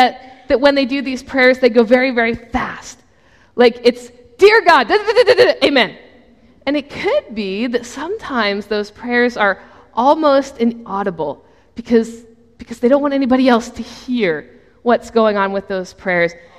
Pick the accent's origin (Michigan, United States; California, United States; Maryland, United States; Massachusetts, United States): Maryland, United States; Baltimore; this colleague had recently moved from Baltimore, my hometown, to Edmond, Oklahoma